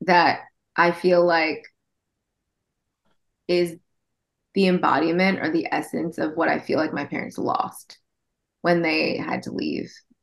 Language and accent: English; California, United States; Other Vietnamese people, you know, honestly, like I grew up in Orange County, and I still have a lot of family there